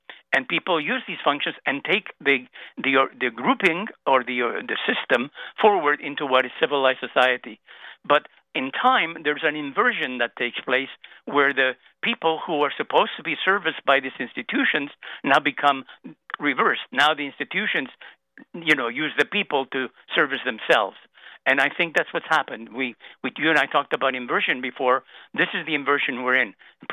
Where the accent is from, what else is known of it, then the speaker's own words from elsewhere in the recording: Canada; I'm Canadian, I'm not American.